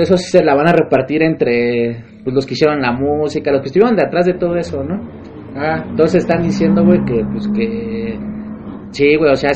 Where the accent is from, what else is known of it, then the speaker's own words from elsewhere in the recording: Mexico; somos los mexicanos, güey. Todo lo agarramos de humor